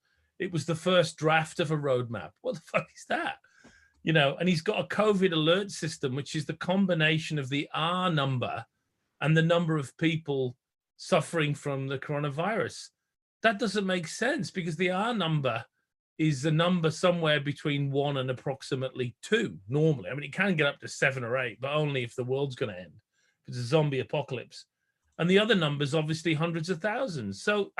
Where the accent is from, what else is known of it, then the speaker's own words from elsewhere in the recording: United Kingdom; now in Australia; I am British, by the way. Some people don't realize I'm married to an Australian. And she forced me at gunpoint to live in Australia, but I am a British citizen, not an Australian citizen. And I do spend quite a lot of time back home in Blighty.